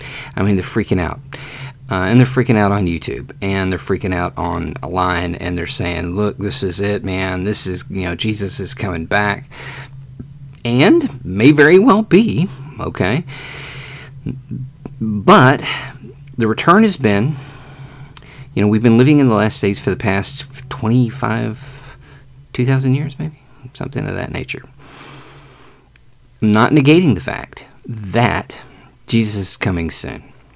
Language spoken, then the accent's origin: English; United States; even though I'm American, try not to be someone with tunnel vision.